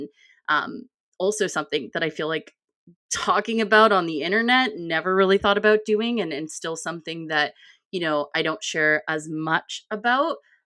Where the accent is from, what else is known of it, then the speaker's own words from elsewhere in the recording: British Columbia, Canada; I'm from Canada. So I was in a small kind of rural town in BC, Canada